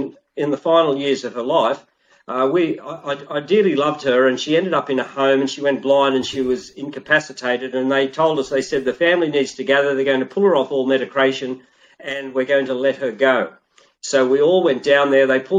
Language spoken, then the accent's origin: English; Australia; as an Australian and part of the Commonwealth